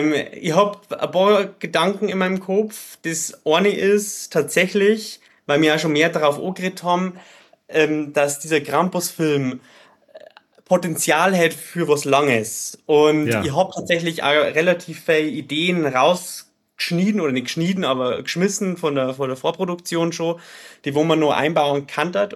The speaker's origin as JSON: {"language": "German", "region": "Bavaria", "country": "Germany", "tie": "born or raised there", "said": "Ich habe mir von meiner Heimat, vom Rottal Inn, einen Kunst- und Kulturreiseführer geholt."}